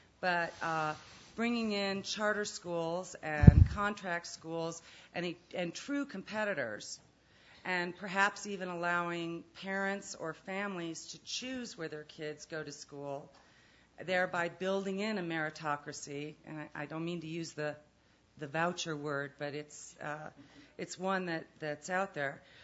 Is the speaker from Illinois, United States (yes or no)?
yes; Chicago, Illinois, United States; I'm from Chicago, the state that has the dubious distinction of being 49th out of 50th in the per pupil allocation in the public school system.